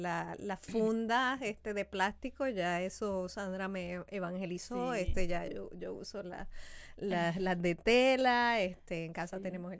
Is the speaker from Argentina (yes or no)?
no; Puerto Rico; porque yo tengo pues como muchos puertorriqueños